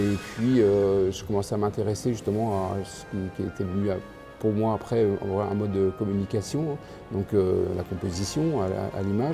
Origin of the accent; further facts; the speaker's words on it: Brittany, France; J'ai fait pas mal de bals populaires, des mariages quand j'étais enfant en Bretagne.